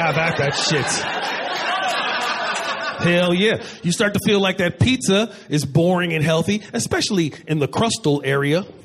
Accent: California, United States; my roommate at the time, she's from the Deep South, I'm from Northern California, she was buttering a Pop-Tart.

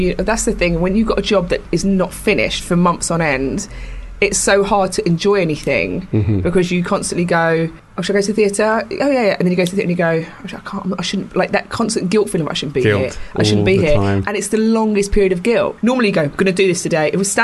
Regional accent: London, United Kingdom; I grew up in Camden.

